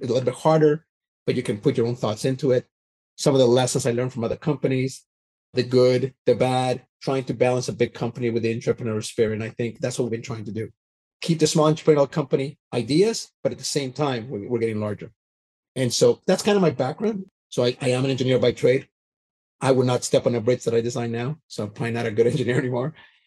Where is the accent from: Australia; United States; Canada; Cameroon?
Canada; So I grew up in Canada, so I'm Canadian.